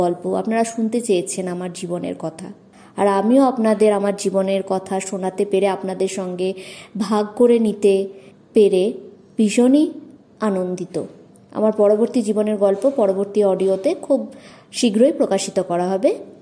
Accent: West Bengal, India; আমার বাড়ি পশ্চিমবঙ্গের নদিয়া জেলায়। আমার জন্ম 1988 সালের 20 আগস্ট একটা প্রত্যন্ত গ্রাম্য অঞ্চলে। আমার ঠাকুমার বাড়ি মুর্শিদাবাদের বেলডাঙাতে।

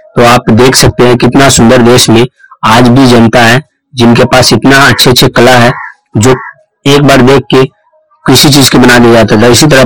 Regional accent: Bihar, India; हमारे गांव में बिहार में एक गांव है ऐसा

